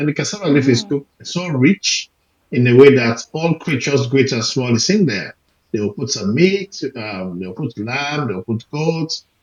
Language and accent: English; Northern Province, Sierra Leone; And it's a tribe from the northern part of Sierra Leone. And both my parents are Limbers, so I'm from the Limba culture.